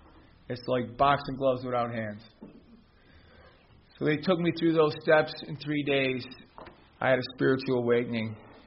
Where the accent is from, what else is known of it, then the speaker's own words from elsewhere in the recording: Buffalo, New York, United States; born there; I was born in New York, in the south side of Buffalo. I come from a family of 9 kids, 4 brothers and 4 sisters.